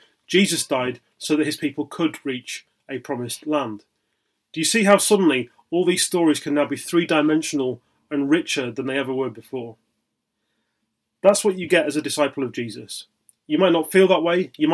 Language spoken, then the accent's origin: English; Blackpool, North West England, United Kingdom; born there; I'm from an unfashionable northern town. That might be my only similarity to him. I was born in Blackpool. A lot of my family are from around that area.